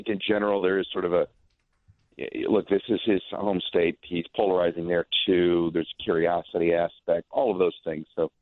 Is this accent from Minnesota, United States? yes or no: no; Miami, Florida, United States; I grew up in Miami, and hockey just wasn't a sport down there.